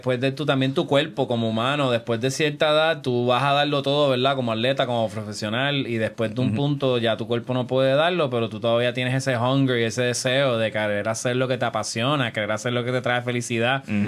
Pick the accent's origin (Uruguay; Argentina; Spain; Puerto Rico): Puerto Rico; Yo que tengo esta cara de gringo, no me creen que soy boricua